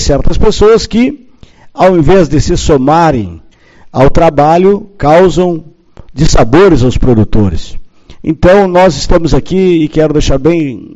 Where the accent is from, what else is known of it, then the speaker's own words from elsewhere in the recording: Quaraí, Rio Grande do Sul, Brazil; Eu sou de Quaraí